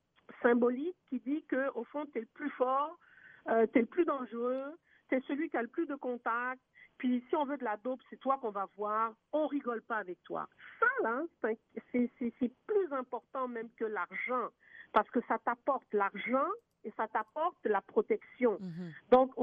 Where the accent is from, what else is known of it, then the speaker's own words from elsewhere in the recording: Quebec, Canada; Chez nous, au Québec, OK?